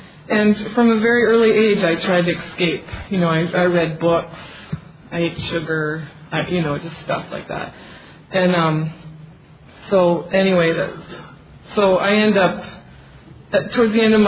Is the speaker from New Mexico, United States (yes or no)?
yes; Albuquerque, New Mexico, United States; But anyway, I am from Albuquerque, New Mexico.